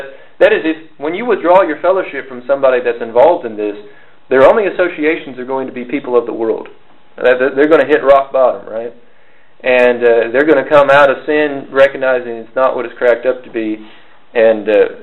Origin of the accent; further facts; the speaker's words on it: Indiana, United States; I'm from Indiana, and there's all that stuff going on there about that that law